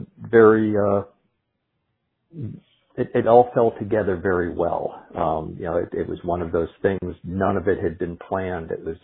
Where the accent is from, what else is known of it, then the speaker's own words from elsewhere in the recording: Pennsylvania, United States; also born or lived in Maryland; I am not. I'm actually from Pennsylvania. My wife and I moved to Maryland in 2017 when she took a job locally